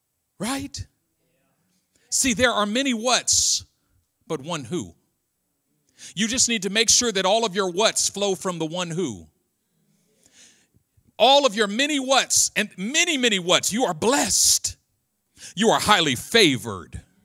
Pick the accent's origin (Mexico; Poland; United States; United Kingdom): United States; Oakland, California; I'm trying to be a Christian, but I'm from East Oakland.